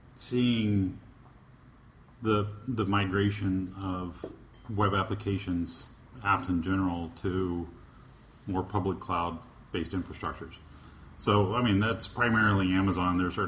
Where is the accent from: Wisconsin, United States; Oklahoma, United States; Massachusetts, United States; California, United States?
Oklahoma, United States; So I'm originally from Oklahoma, and I owned a fairly large ISP there